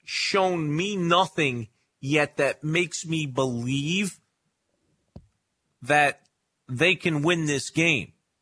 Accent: Missouri, United States; But until then, I'm from Missouri, the show me state.

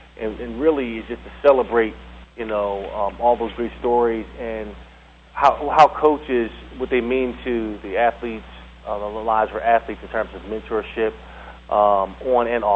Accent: Nashville, Tennessee, United States; my hometown of Nashville, Tennessee, is really special.

